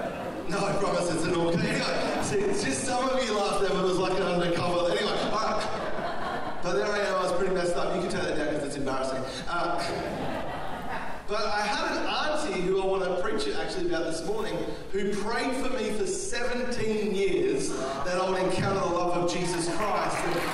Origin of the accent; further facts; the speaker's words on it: Melbourne, Victoria, Australia; I grew up in Melbourne, Australia